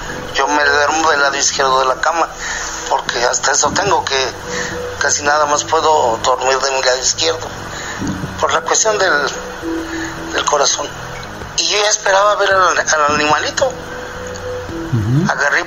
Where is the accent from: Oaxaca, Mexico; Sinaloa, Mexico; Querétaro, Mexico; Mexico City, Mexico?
Querétaro, Mexico; Tengo 51 años. Soy de aquí de Querétaro, Querétaro.